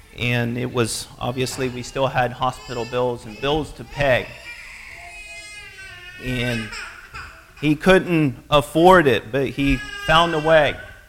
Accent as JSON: {"language": "English", "region": "Pennsylvania", "country": "United States", "tie": "born or raised there", "said": "As many of you know, I grew up in Pennsylvania as an Amish boy, and I was Amish till I was 17, and that wasn't my decision."}